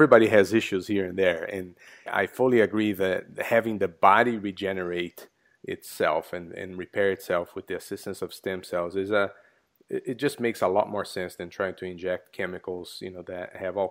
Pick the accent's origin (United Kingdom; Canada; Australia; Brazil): Brazil; Well, I'm from Brazil, so I know what you're talking about.